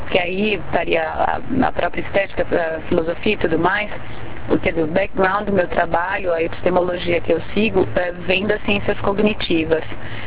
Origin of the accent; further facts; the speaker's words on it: São Paulo, Brazil; na minha época não existia faculdade de dança em São Paulo, da onde eu sou, que é minha cidade natal